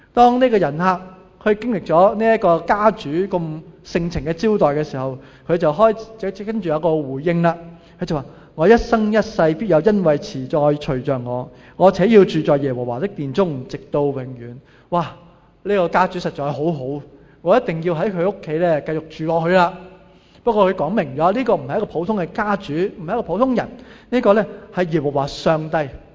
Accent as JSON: {"language": "Cantonese", "country": "Hong Kong", "said": "我哋香港人就特別勁啦，即係又華南地區我哋又熱啦又濕啦"}